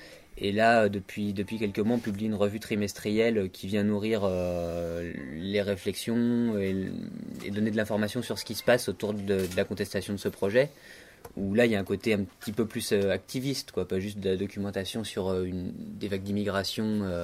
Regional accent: Grenoble, Auvergne-Rhône-Alpes, France; On est grenoblois, alors à Grenoble

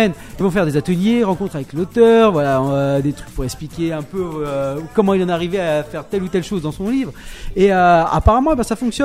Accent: France; Fromage parce que on est français, même si c'est pas en France.

